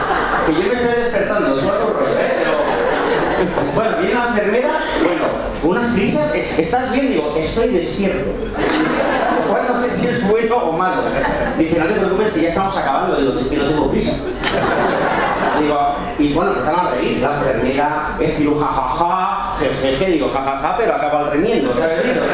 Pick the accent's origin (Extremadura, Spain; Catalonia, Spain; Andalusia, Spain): Catalonia, Spain; Barcelona; Yo soy de Barcelona, hablo con propiedad, pero en Cataluña hacemos... como para adentro, ¿no?